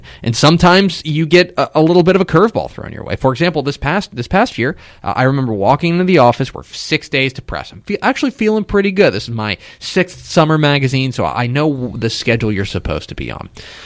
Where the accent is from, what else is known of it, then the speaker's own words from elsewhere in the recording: Coppell, Texas, United States; Well, first and foremost, I'm a Texan, and that helps. I'm from Coppell, outside of Dallas